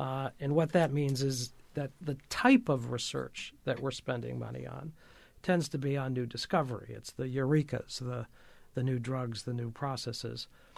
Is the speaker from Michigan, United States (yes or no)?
yes; Michigan, United States; In my home state's Michigan, so I'll start with that.